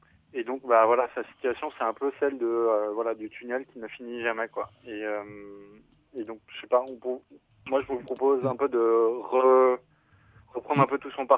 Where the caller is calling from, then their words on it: South-West France, France; Moi, je vous appelle depuis le sud-ouest.